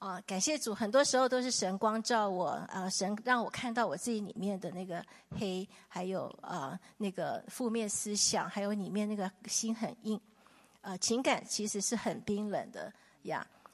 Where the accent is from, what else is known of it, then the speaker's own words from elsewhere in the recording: Taiwan; 然后我是台湾来的